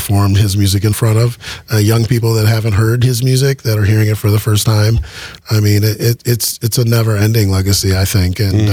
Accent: Madison, Wisconsin, United States; part of that legacy is Madison, and I grew up here in Madison.

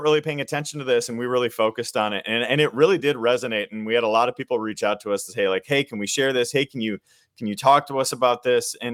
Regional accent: Wisconsin, United States; And I grew up in Waukesha County. It's baffling to me to think of this, you know, in my neighborhood that I grew up in.

